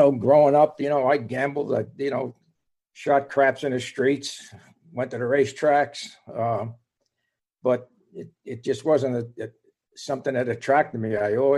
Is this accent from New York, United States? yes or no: no; Paterson, New Jersey, United States; I grew up in Paterson, New Jersey.